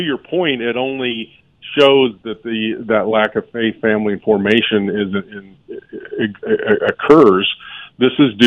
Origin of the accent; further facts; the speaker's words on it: United States; I am drawn to that, but I am an American first.